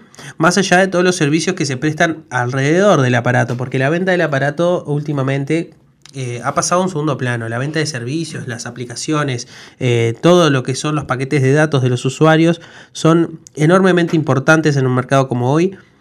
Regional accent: Uruguay; Si nosotros hoy como uruguayos dijéramos todo lo que producimos lo guardamos en una alcancía

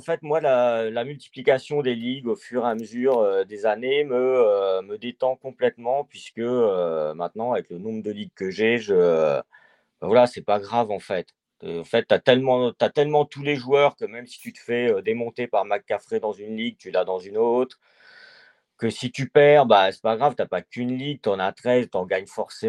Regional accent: Bourgogne-Franche-Comté, France; born there; moi je suis né à 30 km d'Auxerre et voilà, j'aime les équipes d'underdog.

